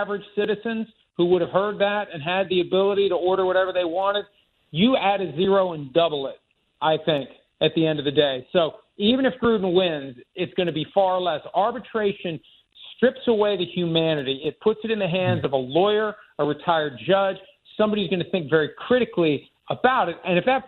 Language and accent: English; Wisconsin, United States; now in Pittsburgh, United States; even though I live in Pittsburgh and I grew up in Wisconsin